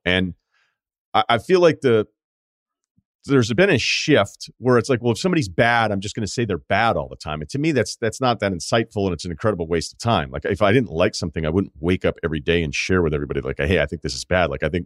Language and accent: English; Massachusetts, United States; I'm from Massachusetts. I love the city, but you know, it's not like I'm a New York City person at all.